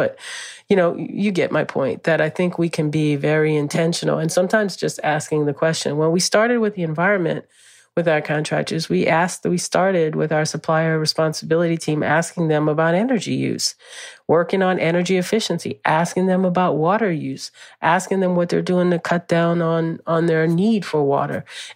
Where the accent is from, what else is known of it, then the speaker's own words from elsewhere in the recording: New Orleans, Louisiana, United States; since I was a little girl growing up in New Orleans.